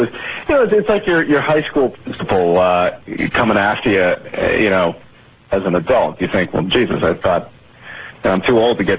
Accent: New England, United States; 20 or 30 different guys that I knew growing up in New England

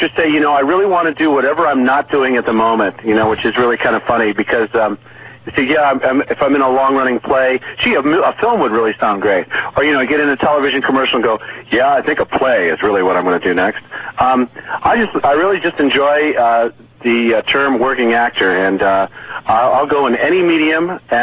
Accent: Connecticut, United States; Well, I just happened to go to a pretty neat high school in Connecticut where I grew up on the East Coast

